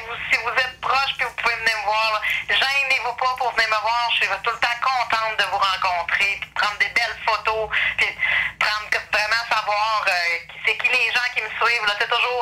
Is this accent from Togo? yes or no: no; Drummondville, Quebec, Canada; quand j'étais petite à Drummondville